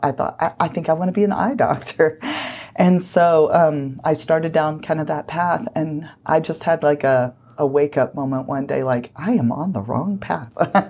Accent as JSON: {"language": "English", "region": "Arkansas", "country": "United States", "tie": "born or raised there", "moved": "yes", "said": "I'm from South Arkansas, actually. I grew up there and came out originally to go to BYU."}